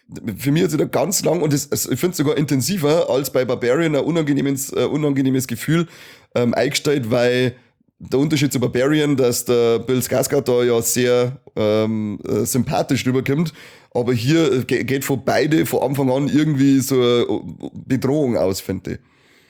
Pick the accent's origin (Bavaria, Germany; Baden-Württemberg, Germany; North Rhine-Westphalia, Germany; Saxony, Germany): Bavaria, Germany; Ich komme aus Oberbayern